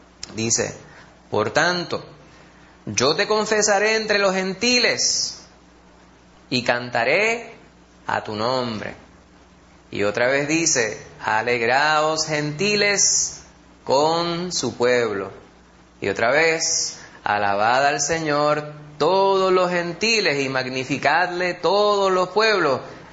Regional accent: Puerto Rico; Como decimos puertorriqueños, decimos, llévense entre ustedes.

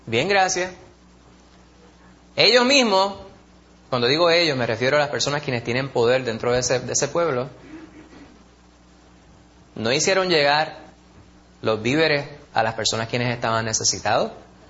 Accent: Puerto Rico; la debilidad de nosotros como puertorriqueños o como latinos

